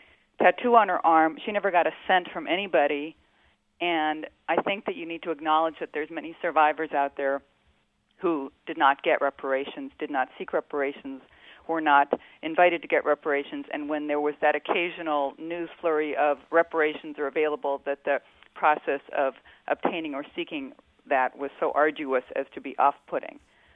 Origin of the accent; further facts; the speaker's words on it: United States; Yeah, I'm an American Jewish woman listening to this show